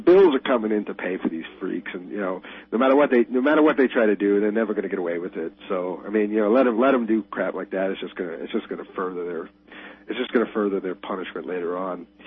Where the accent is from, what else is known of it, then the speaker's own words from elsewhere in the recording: New York, United States; I was, you know, growing up in New York, that's the fast lane.